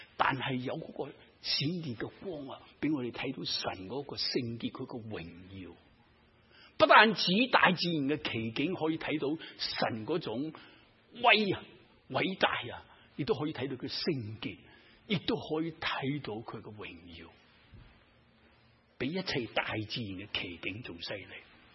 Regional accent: China; 我哋中国人讲雷公啊

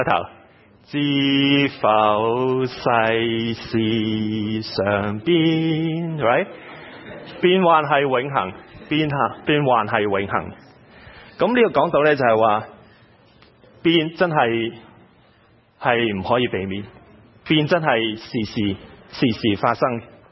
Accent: Sai Wan, Hong Kong; 其實喺香港嘅時候都係有機會去到一個嘅我長大嘅地方，叫西環嘅地方。因為我爸爸是做警察的，那我們在警察宿舍裡面長大

